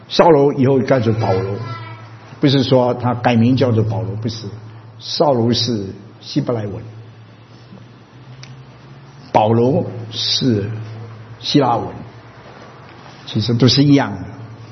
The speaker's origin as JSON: {"language": "Chinese", "country": "China", "said": "我们中国人呢，不客气，顺便跟你说，到了美国，一般人都喜欢拿一个美国名字，对不对？"}